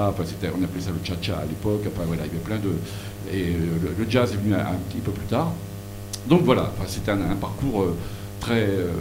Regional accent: Paris, Île-de-France, France; Je viens de Paris, à l'époque, j'habitais à côté de Paris.

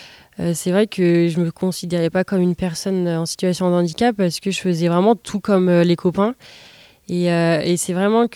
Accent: Pays de la Loire, France; now in Rennes, France; Je suis originaire de la Vendée et je m'entraîne au quotidien en Bretagne, plus précisément à Rennes.

